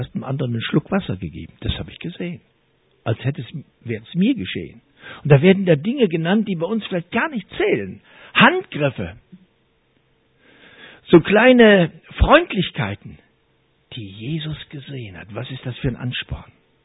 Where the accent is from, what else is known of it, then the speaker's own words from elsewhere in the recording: Hesse, Germany; Wir kommen aus Nordhessen und wie gesagt, wir sind ja schon ein bisschen älter.